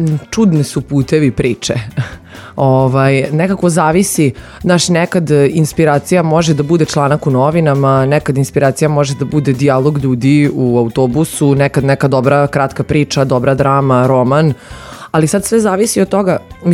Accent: Novi Sad, Vojvodina, Serbia; Jer stvarno odrasla sam u Novom Sadu, ceo život sam ovde, vezana sam za beton, vezana sam za grad

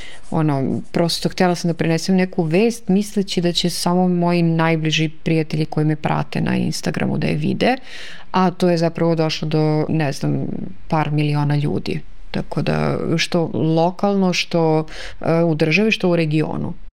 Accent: Smederevska Palanka, Podunavlje District, Serbia; dolazim iz Smederevske Palanke.

